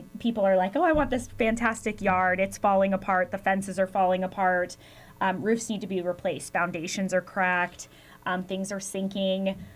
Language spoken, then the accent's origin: English; Delta Junction, Alaska, United States; I am born and raised in Delta, yes, yes.